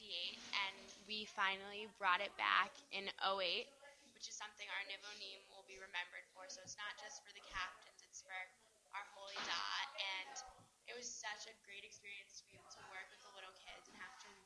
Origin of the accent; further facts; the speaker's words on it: Sharon, Massachusetts, United States; And I'm from Sharon, Massachusetts.